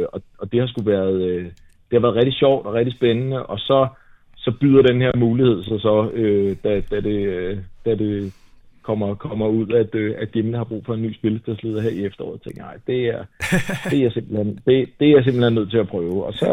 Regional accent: Roskilde, Zealand, Denmark; Jeg er 44 år, født og opvokset her i Roskilde ude i Himmelev, for at være lidt mere specifik.

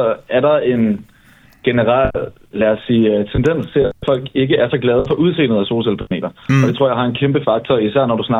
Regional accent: Zealand, Denmark; nu er jeg jo selv fra Sjælland

